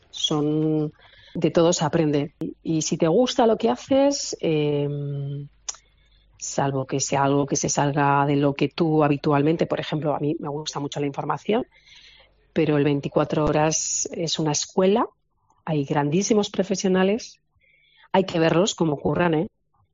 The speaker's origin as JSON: {"language": "Spanish", "town": "Albacete", "region": "Castilla-La Mancha", "country": "Spain", "tie": "born or raised there", "said": "Y feliz por el vínculo con Albacete, mi tierra, de la que me siento muy orgullosa y de la que presumo cada vez que puedo"}